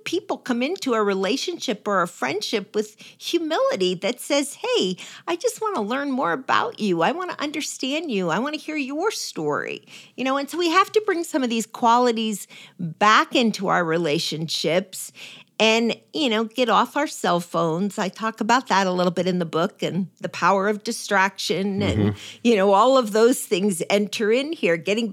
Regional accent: New Jersey, United States; I grew up in New Jersey.

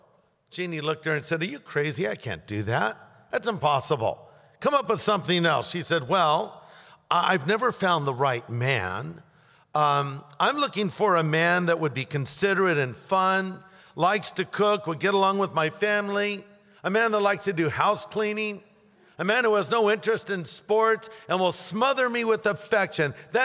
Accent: California, United States; I'm from Southern California. We have a lot of beaches there.

